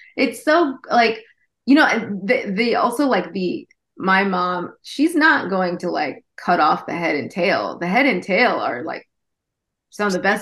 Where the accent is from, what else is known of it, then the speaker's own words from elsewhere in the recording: California, United States; Other Vietnamese people, you know, honestly, like I grew up in Orange County, and I still have a lot of family there